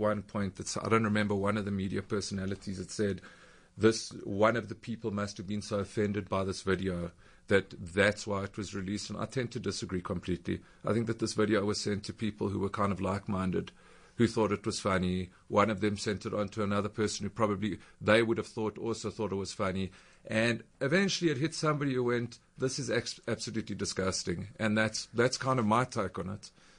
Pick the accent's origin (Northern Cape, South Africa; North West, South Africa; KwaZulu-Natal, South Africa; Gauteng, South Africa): Gauteng, South Africa; Johannesburg; I grew up in Norwood, which by whatever standards in those days was supposedly liberal white South Africa.